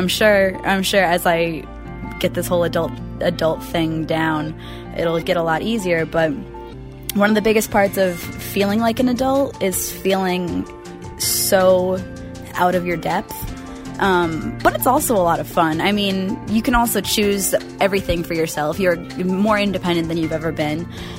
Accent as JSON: {"language": "English", "town": "Westford", "region": "Vermont", "country": "United States", "lives_now": "Portland, United States"}